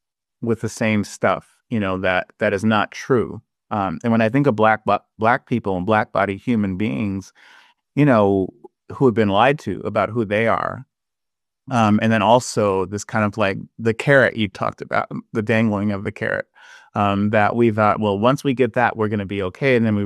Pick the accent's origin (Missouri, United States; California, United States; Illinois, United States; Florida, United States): California, United States; Los Angeles; I'm one of eight children, right? Growing up in Los Angeles from two parents who migrated from the South, who left the South and left Louisiana because of Jim Crow and economic injustice and lynchings and everything else.